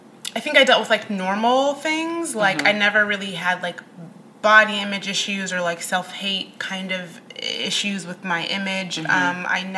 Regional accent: Midwest, United States; also born or lived in Oklahoma; I grew up, I mean, my parents are Kenyan, but I was born in Oklahoma. We moved around a lot, and we were not Army brats. That's everyone's second question. I grew up mainly in the Midwest.

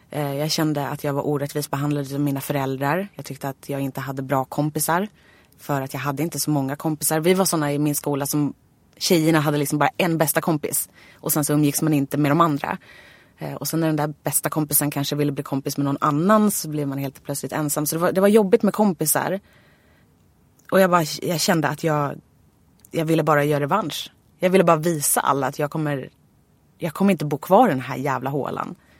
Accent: Nynäshamn, Stockholm County, Sweden; Och jag var ju från Nynäshamn, så det var ju supercoolt att åka in med pendeltåget från Nynäshamn till Stockholm

